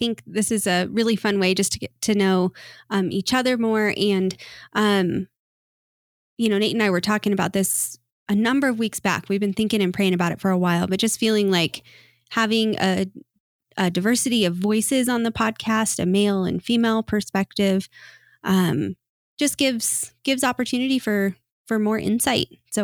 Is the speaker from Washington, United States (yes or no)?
no; Denver, Colorado, United States; So I grew up in Denver on the Front Range my whole life, kind of on the west side of town, northwest side of town, Arvada, Westminster area.